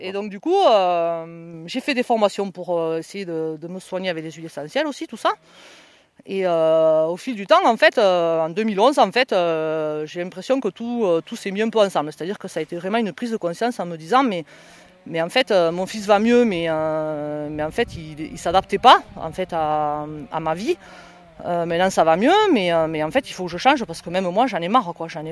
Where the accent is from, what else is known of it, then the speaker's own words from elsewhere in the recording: Occitanie, France; je suis issu d'une exploitation agricole du Nord Aveyron, donc de l'Aubrac.